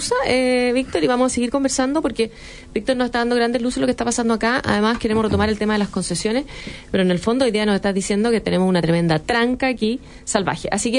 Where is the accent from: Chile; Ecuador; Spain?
Chile; uno como chileno, como ciudadano de cualquiera de las regiones en que estamos